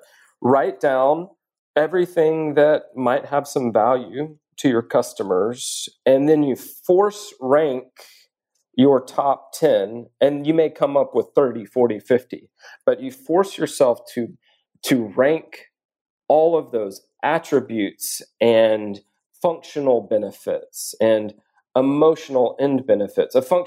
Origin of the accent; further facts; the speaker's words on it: the South, United States; the fact that I'm a dad or the fact that I'm a Southerner